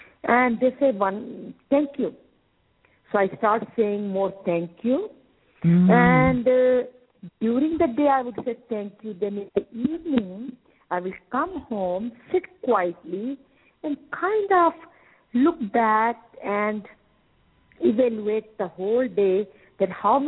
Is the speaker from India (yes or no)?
yes; India; moved away; when I came from India, then thank you was not a part of my vocabulary